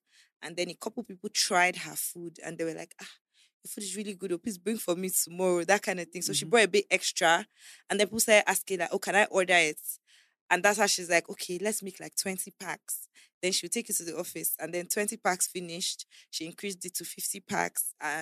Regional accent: Abuja, Federal Capital Territory, Nigeria; also born or lived in Calabar; I was born in Calabar. I was there till I was about 4 or 5, until I was about 5 years old, when they had my kid sister, Princess. Then we moved to Abuja to live with my uncle.

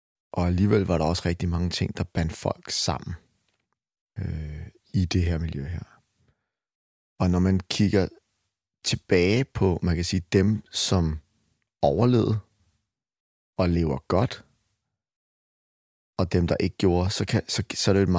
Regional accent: Albertslund, Capital Region of Denmark, Denmark; Jo, jeg er opvokset i Albertslund, som ligger lidt syd for København, i en del, hvor at det var ikke et vildt kvarter.

